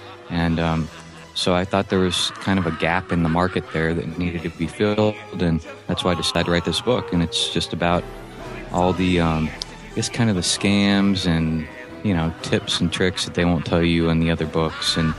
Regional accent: Clearwater, Florida, United States; Yep, that's right.

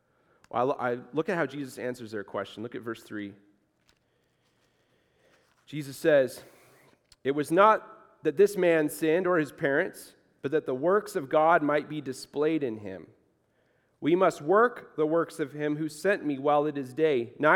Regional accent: Boise, Idaho, United States; I grew up here in Boise, and I took lots of trips to the Oregon coast when I was younger

